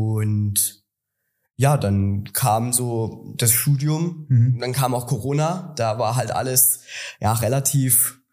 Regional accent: Chemnitz, Saxony, Germany; ich komme aus Chemnitz.

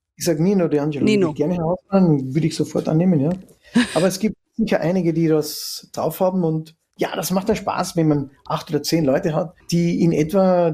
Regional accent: Austria; bei uns in Österreich

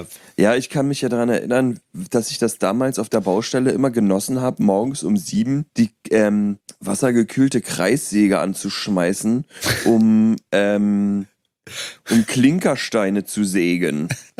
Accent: Berlin, Germany; Eine Berlin-Doku, wo ich groß geworden bin.

